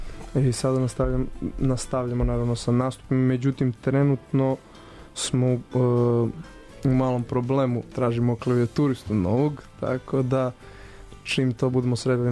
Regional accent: Leskovac, Jablanica District, Serbia; Svirali smo na jednom festivalu u mom rodnom gradu Leskovcu

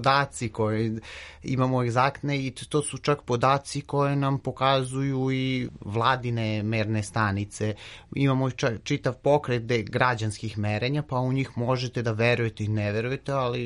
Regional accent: Jagodina, Pomoravlje District, Serbia; ja sam odrastao u Jagodini i dugo vremena sam mislio da je to miris zime

